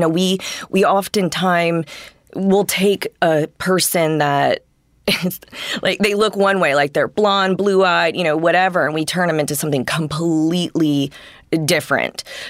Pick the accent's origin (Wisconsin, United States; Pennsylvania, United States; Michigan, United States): Michigan, United States; Detroit; also born or lived in New York; But I mean, when I was young, we moved back and forth from Detroit to New York. Mm-hmm. So I have the Midwest and East Coast roots and stuff like that.